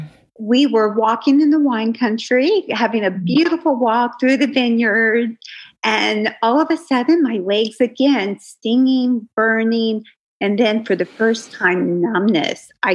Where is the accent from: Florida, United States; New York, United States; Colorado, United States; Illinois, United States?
Florida, United States; Tampa; we were growing up in Florida, Tampa, Florida.